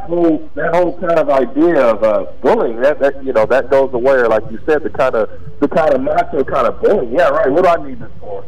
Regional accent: Pasadena, California, United States; Obviously a Lakers fan, born and raised in Pasadena, California.

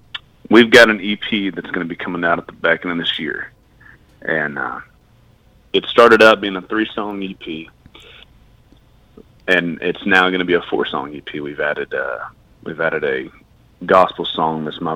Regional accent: Lubbock, Texas, United States; But I come from Lubbock, Texas, so there's a couple of big dogs out of Texas

